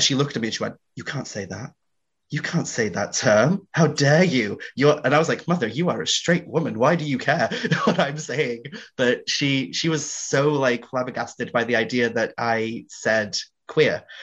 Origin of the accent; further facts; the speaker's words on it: United Kingdom; And I think that comes from being British as well